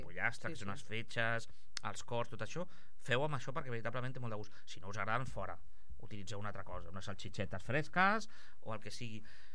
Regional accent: Catalonia, Spain; Som catalans, eh?

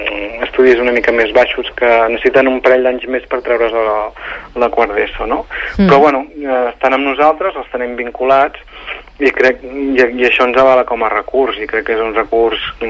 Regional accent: Terrassa, Catalonia, Spain; els que som de Terrassa i de Vallès, coneixem tot molt bé Sant Llorenç i la Mola

